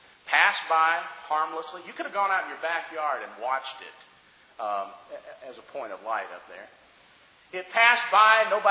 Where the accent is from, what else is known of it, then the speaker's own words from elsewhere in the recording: Alabama, United States; There's Wes and his parents, and we're all from Alabama.